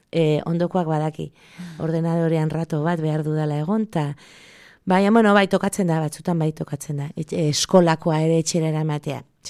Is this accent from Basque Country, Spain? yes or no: no; Pamplona, Navarre, Spain; born there; ni berez Iruñan sortu naiz.